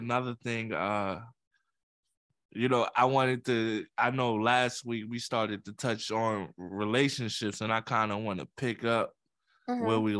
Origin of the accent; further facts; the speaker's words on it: Bronx, New York, United States; it's everybody I know and I grew up with in the Bronx